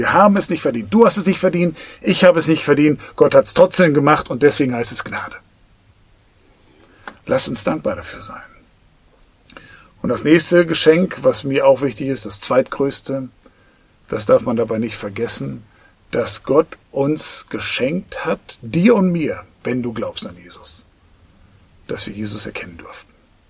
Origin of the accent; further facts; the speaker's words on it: Soest, North Rhine-Westphalia, Germany; in Soest, in Dairingsen, wo ich aufgewachsen bin.